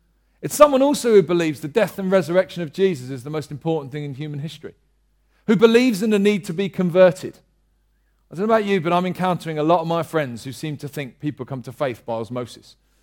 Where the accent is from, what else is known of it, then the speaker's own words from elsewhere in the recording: London, United Kingdom; I grew up in South London, so it's like coming home, except this is a bit far out.